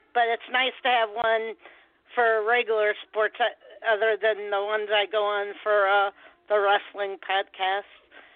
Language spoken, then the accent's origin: English; Streator, Illinois, United States; And then now I'm just trying to find a place here in my hometown because I live in Illinois, so I'm in a little town called Streeter.